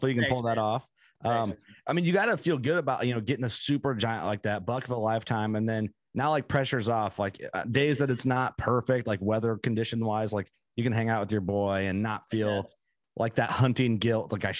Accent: Illinois, United States; when I grew up hunting in Fulton County, Illinois, and one of the guys I grew up hunting

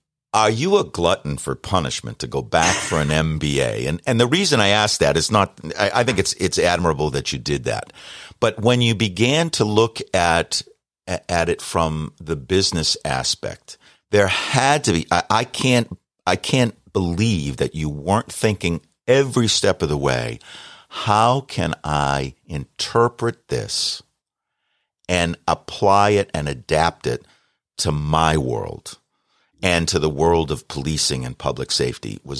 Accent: Boston, Massachusetts, United States; from Boston

